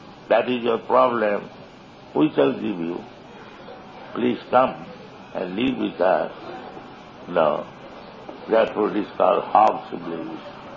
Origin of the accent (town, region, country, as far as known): India